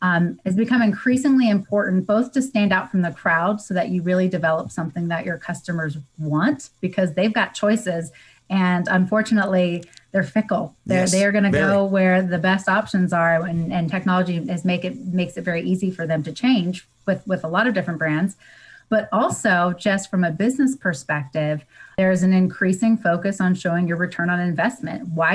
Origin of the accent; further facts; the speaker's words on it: San Diego, California, United States; and I grew up in San Diego and I had never really left California.